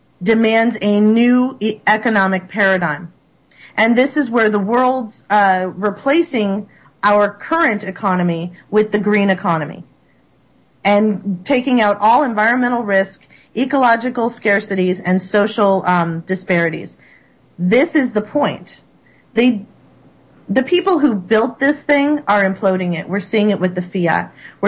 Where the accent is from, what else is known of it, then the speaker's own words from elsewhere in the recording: Florida, United States; I'm originally from Florida. I appreciate living in the Great Northwest now.